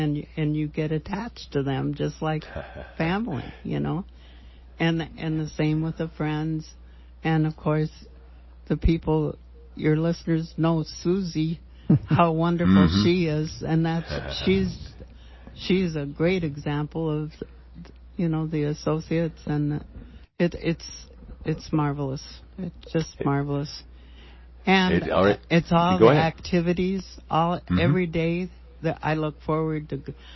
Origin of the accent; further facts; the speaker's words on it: Iowa, United States; also born or lived in Minnesota; I was originally from Iowa and Minnesota